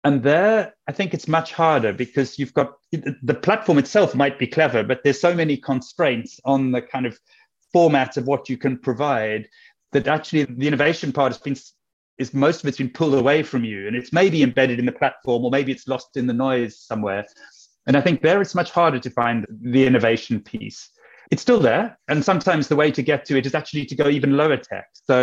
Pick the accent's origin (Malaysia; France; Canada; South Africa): South Africa; I'm from South Africa. It's where I grew up.